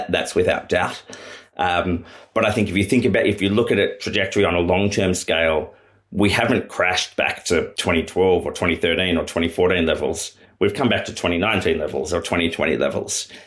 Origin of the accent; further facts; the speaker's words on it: Australia; As an Australian who has been fortunate enough to travel, you don't meet many other people that don't say, "Oh, Australia, you're so lucky to live there."